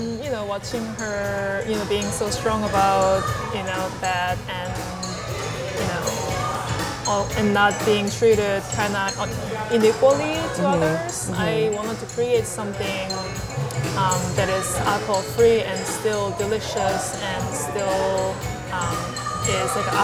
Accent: South Korea; And growing up in Korea, alcohol is a very big part of the culture.

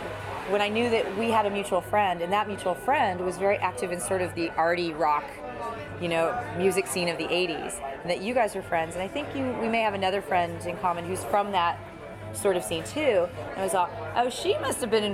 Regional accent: San Diego, California, United States; Yeah, I'm from San Diego originally, so we were both born a couple months from each other.

